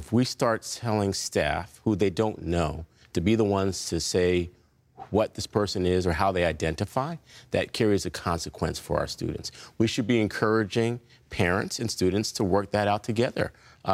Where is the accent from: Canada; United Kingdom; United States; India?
United States; East Coast; also born or lived in California; I was born here in California, but got shipped to the East Coast to be raised by a cousin who I never met until I showed up on her doorstep.